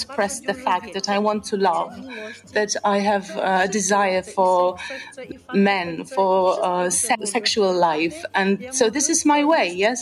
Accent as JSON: {"language": "English", "region": "Chechnya", "country": "Russia", "lives_now": "Gdańsk, Poland", "said": "I am a refugee from Chechnya. I have been living in Gdańsk for a couple of years."}